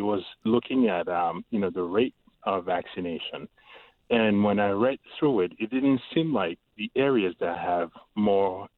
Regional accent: Togo; now in Maine, United States; I'm originally from Togo, but I've been a U.S. citizen for over 15 years. Mm-hmm. And I've been living in Maine for the last 13 years

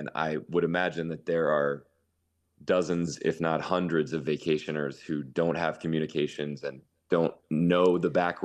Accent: Wilmington, North Carolina, United States; Mike, I'm from Wilmington. I've lived through every hurricane there since Diana in 1985. That's one of my earliest memories.

